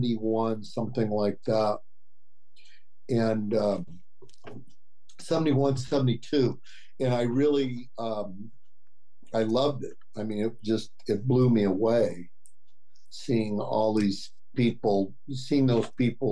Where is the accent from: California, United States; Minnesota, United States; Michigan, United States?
California, United States; Los Angeles; also born or lived in New Haven; Yeah, see, I was born in New Haven, but they were in Yale Divinity School, and that was how I ended up moving out to California.